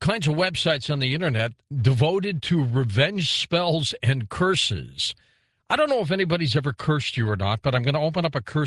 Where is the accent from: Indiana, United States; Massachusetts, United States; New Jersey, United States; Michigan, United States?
Michigan, United States; Detroit; I was born in Detroit, so I know it well.